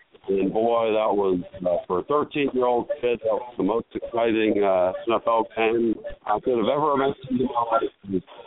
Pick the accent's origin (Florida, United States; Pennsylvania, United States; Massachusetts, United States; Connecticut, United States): Florida, United States; Tampa; No, I grew up in Tampa, Florida, and I enjoy football.